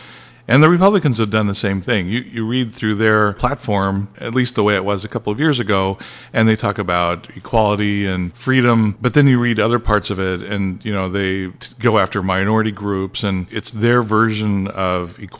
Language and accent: English; California, United States; also born or lived in Dallas, Oregon; I was born in Dallas, Oregon. My parents lived in Falls City and then in Dallas. And then when I was a kid, they moved to Northern California, and that's where I went to school.